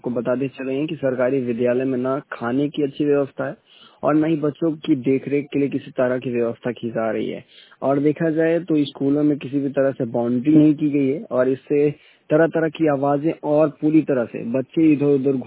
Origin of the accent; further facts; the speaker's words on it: Amethi, Uttar Pradesh, India; मैं अमेठी से हूँ